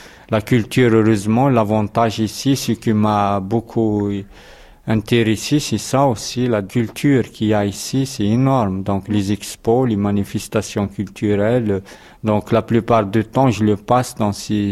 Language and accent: French; Béjaïa Province, Algeria; Moi, je suis Kabyle, bon, de la petite Kabylie, comme on dit ici, bon, la bougie. J'étais un enfant de la campagne, je viens d'un village d'Agmon, baigné dans la culture traditionnelle Kabyle, d'échange, de partage.